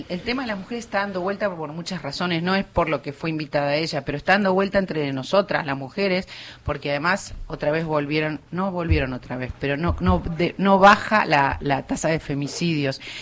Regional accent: Argentina; Soy quejosa, pues soy argentina

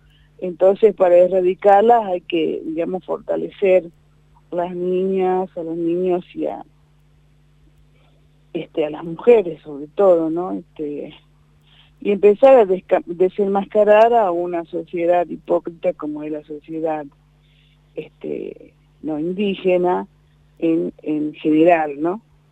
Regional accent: Salta, Argentina; No sé en Chaco, pero acá en Salta, porque yo soy de Salta

